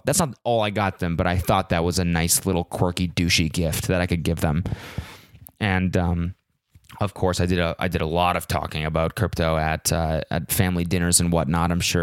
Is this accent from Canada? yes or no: yes; Canada; because I'm Canadian